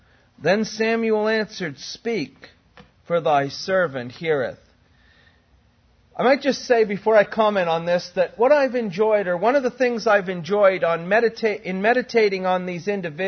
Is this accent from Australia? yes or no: no; Canada; when I was growing up in Canada, we studied in school a great deal about the British royal family.